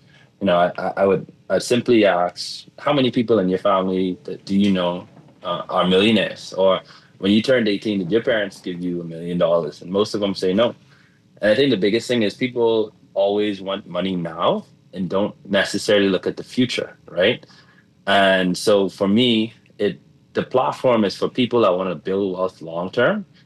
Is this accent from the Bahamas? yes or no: yes; Bahamas; So born and raised in the Bahamas, went off to school for a while and then lived a lot of places in the span of about 4 or 5 years